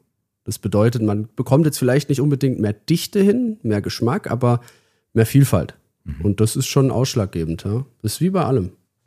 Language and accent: German; Baden-Württemberg, Germany; aus Baden, aus meiner Heimat.